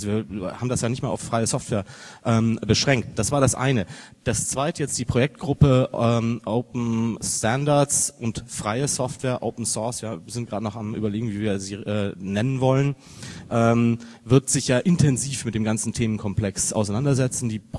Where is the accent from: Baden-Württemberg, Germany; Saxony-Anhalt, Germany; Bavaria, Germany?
Bavaria, Germany; Ich komme ja aus der Nähe von München